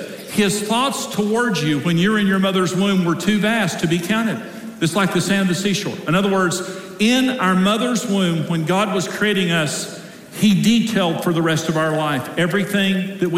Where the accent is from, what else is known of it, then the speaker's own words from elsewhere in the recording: Wellington, Texas, United States; born there; I was born in Wellington, Texas.